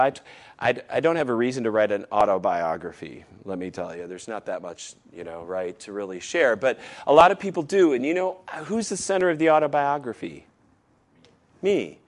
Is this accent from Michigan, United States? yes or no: yes; Michigan, United States; Now, I know I talk to people from my hometown in Michigan